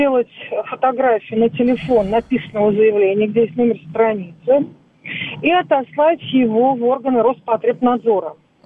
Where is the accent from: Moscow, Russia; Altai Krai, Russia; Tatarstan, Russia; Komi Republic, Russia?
Moscow, Russia; из Москвы.